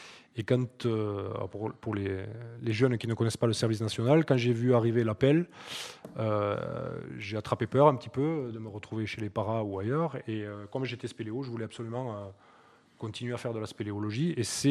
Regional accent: Occitanie, France; Oui, moi je suis originaire des Pyrénées, du Comminges, donc j'ai toujours fait de la montagne.

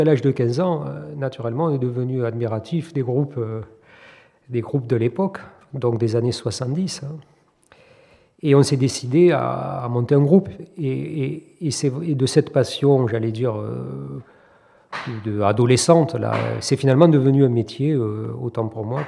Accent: La Salvetat-Saint-Gilles, Occitanie, France; also born or lived in Toulouse; Je suis un Toulousain, d'abord, puisque je suis né à Toulouse en 1962. J'ai vécu mon enfance dans la campagne toulousaine, à la Salvetat-Saint-Gilles, qui maintenant est une ville, mais qui à l'époque était vraiment un petit village de campagne.

